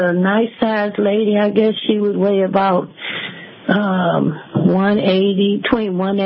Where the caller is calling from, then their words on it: St. Louis, Missouri, United States; in St. Louis.